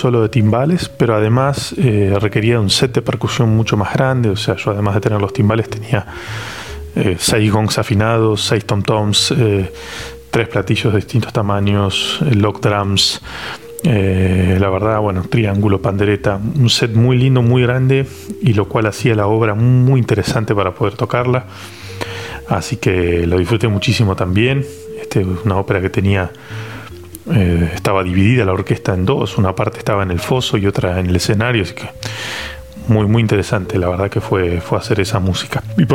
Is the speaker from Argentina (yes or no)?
yes; Bahía Blanca, Buenos Aires Province, Argentina; Yo soy oriundo de Bahía Blanca